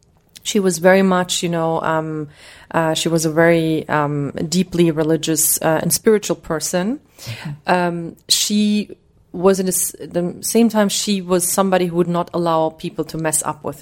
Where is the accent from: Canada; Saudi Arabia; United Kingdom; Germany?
Germany; look at the situation of radicalization from the perspective of me growing up in Germany